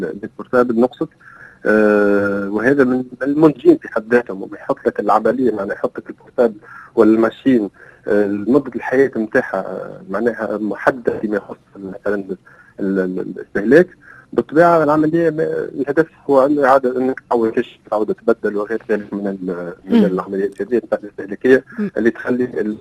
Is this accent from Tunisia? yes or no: yes; Tunisia; احنا في تونس ديما نقول